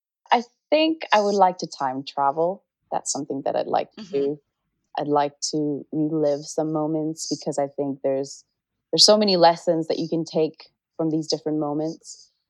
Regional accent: Nepal; I think growing up in Nepal, like, I have a lot of memories.

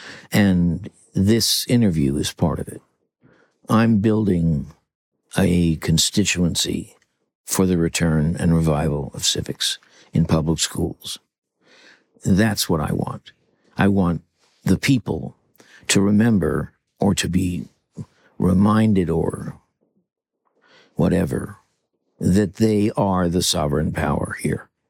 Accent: United States; I'm an American, and I really am an American, and I really love being an American.

